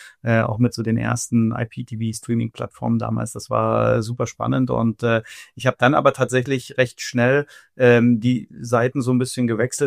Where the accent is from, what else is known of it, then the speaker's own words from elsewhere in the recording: Munich, Bavaria, Germany; wir beide aus München kommen